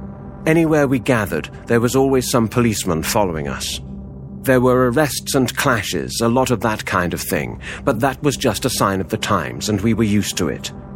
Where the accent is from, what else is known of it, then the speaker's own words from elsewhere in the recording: Skidra, Central Macedonia, Greece; also born or lived in Thessaloniki; I was born in Thessaloniki in 1947. But most of the time after that, my childhood, I spent in Skidra.